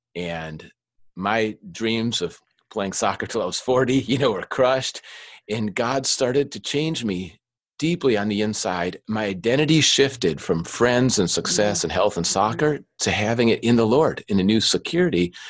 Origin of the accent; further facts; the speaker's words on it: Minnesota, United States; when I grew up in Minnesota, the first place we lived, it was an apartment complex in the football stadium for the University of Minnesota Gophers in the parking lot.